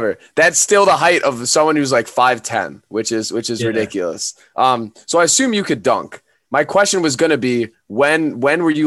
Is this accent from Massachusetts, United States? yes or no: no; Philadelphia, Pennsylvania, United States; people, I'm from the other side. I'm from Philadelphia. So people down on my side of Pennsylvania aren't fond of the Nittany Lions.